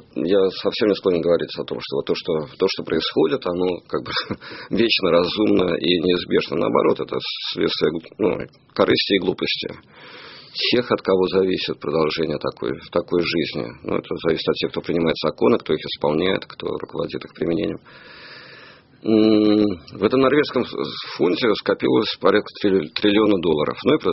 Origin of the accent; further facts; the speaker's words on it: Saint Petersburg, Russia; вот я сейчас по Москве гуляю, я же не москвич, я из Питера